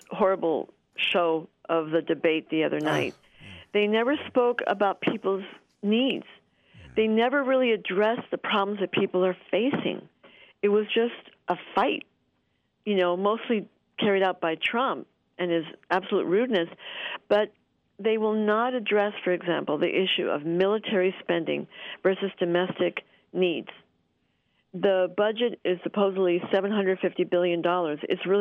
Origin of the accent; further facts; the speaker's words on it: New Mexico, United States; now in California, United States; Well, I live in California. I'm from New Mexico.